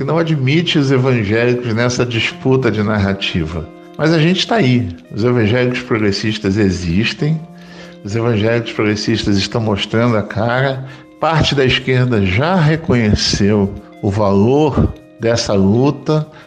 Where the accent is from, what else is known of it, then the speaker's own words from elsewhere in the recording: Teresópolis, Rio de Janeiro, Brazil; born there; now in Campina Grande, Brazil; tenho 50 anos, nasci em Teresópolis, no Rio de Janeiro, e hoje moro em Campina Grande, na Paraíba.